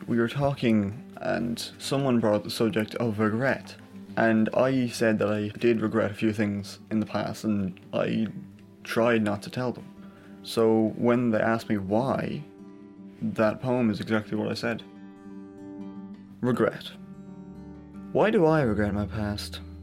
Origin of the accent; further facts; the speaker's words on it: Castleknock, Leinster, Ireland; I am 15 years old and I'm from Castleknock.